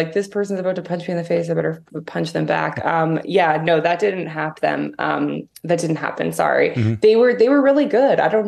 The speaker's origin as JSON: {"language": "English", "town": "Toronto", "region": "Ontario", "country": "Canada", "tie": "born or raised there", "said": "Well, I grew up in Toronto, and I think that, you know, Toronto's a pretty big film-loving city."}